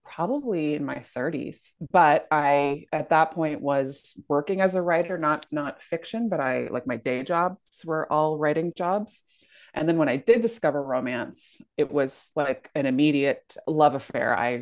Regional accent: Minneapolis, Minnesota, United States; I grew up in Minneapolis.

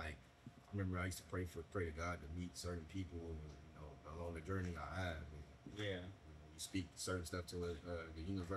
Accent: Fresno, California, United States; But growing up in West Fresno, it builds character. I wouldn't be myself, I wouldn't be who I am today if it wasn't for West Fresno.

